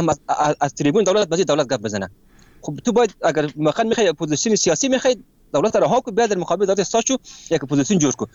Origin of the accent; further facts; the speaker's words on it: Afghanistan; ما به عنوان یک افغان